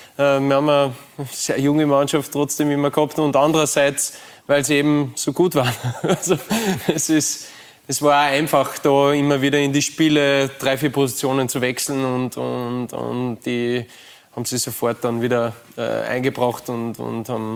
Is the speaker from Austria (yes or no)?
yes; Austria; man hat das natürlich von außen nur als Österreicher mitverfolgt in der deutschen Bundesliga.